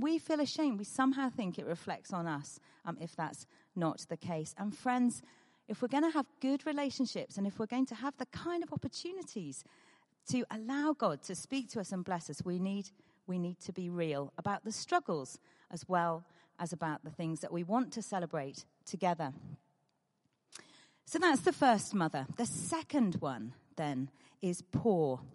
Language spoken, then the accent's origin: English; United Kingdom; But we're British, and it's hard.